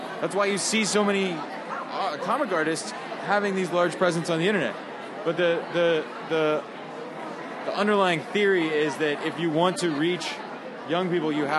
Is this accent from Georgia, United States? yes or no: yes; Atlanta, Georgia, United States; And I grew up in Atlanta. Congressman Lewis had been my congressman since I was 3 years old.